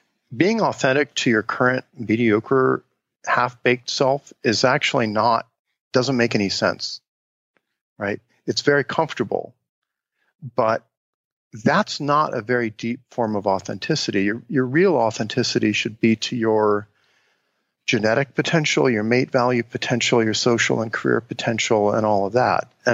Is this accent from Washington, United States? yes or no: no; Cincinnati, Ohio, United States; born or raised there